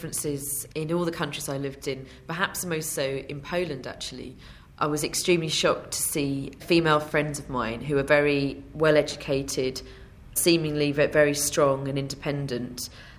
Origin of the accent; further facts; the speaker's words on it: United Kingdom; And it's very hard to understand being British.